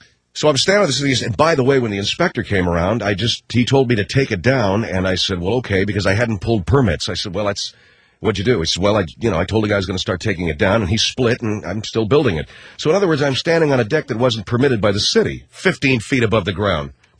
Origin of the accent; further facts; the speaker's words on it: California, United States; I grew up in California. We have no basements.